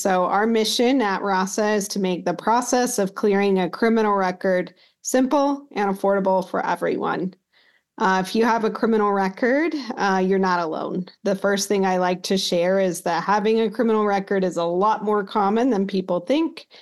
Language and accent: English; Utah, United States; I grew up in Utah. My mother grew up in rural Utah.